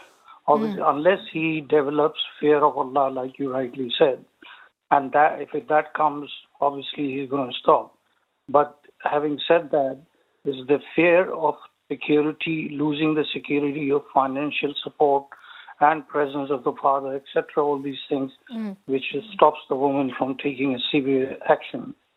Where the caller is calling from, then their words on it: London, United Kingdom; I'm calling from London.